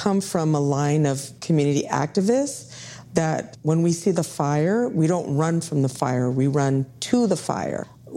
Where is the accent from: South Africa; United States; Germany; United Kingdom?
United States; Houston, Texas; born there; I was actually born in Houston. I'm from Texas originally.